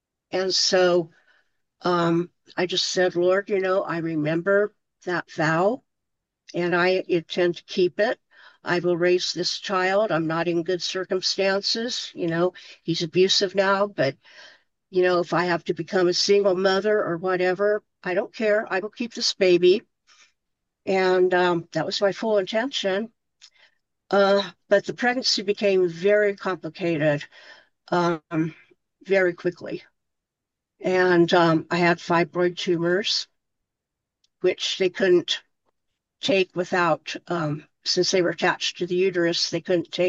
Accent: Indiana, United States; moved away as an adult; now in Denver, United States; Well, I was raised in Indiana in a small country town, very conservative. And when I was about maybe 28 or so, 27, 28, I decided to move to Denver, Colorado.

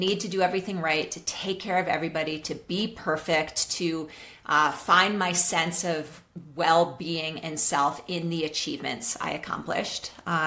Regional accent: New York City, New York, United States; So I grew up in New York City, Joe.

